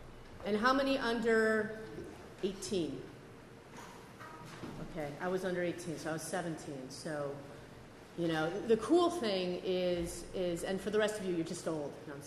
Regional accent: Bay Village, Ohio, United States; I grew up in Cleveland, Ohio. You know, I grew up in a very white Catholic west side of Cleveland in this area called Bay Village, Ohio.

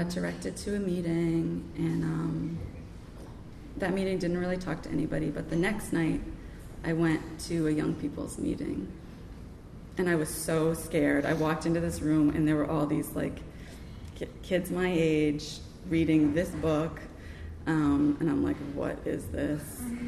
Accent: Massachusetts, United States; I grew up in Cape Cod

